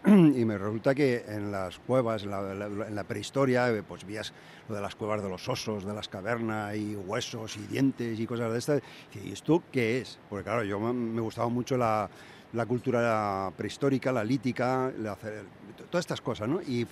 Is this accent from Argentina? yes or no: no; Zaragoza, Aragon, Spain; yo vengo de la zona de Zaragoza, que por allí hay mucho sitio Teruel, que hay muchos fósiles